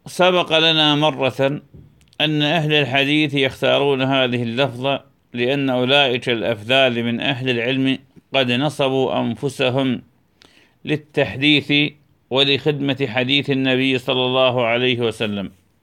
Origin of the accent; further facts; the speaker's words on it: Hit, Al Anbar, Iraq; born there; moved away; وكنا مرة قبل عام في هيت، وهي المدينة التي ولدت فيها، وكانت نهاية أمري حينما خرجت من بلدنا العراق.